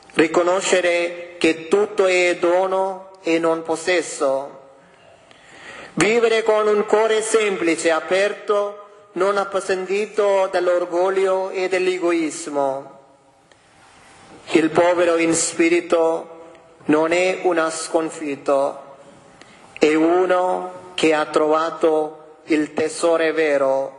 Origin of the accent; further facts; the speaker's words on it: India; now in Italy; Io vengo dall'India